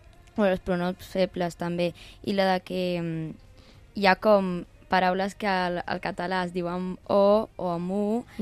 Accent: Brazil; Catalan is a second language; now in Spain; Soc del Brasil.

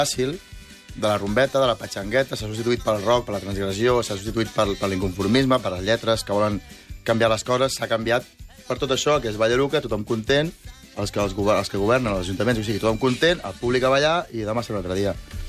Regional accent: Catalonia, Spain; si som catalans, parlem en català, nosaltres parlem en català

